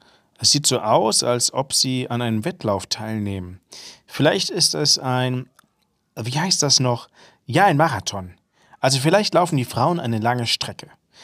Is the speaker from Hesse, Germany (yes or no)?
no; Lübeck, Schleswig-Holstein, Germany; So etwas habe ich bei uns in Lübeck auch schon mal gesehen.